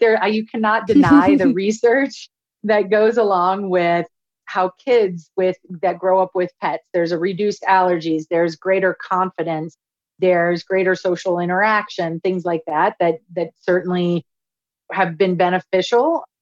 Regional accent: Louisiana, United States; I grew up in Louisiana. And so it didn't matter if it was 95 and 100% humidity

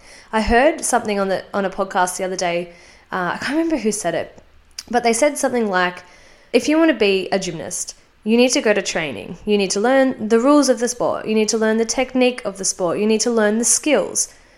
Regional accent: United States; Unfortunately, I'm from the United States. I live in California

